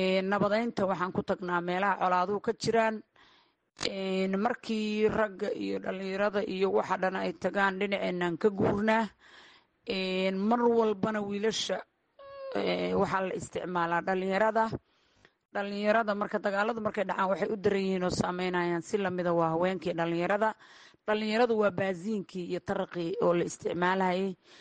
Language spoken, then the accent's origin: Somali; Galmudug, Somalia; Maya reer Buldaani reer Galmudug baynu nahay.